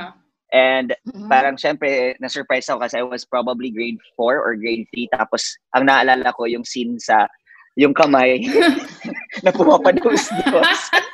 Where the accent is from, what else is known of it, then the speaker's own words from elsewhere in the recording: Tacloban, Eastern Visayas, Philippines; I grew up in Tacloban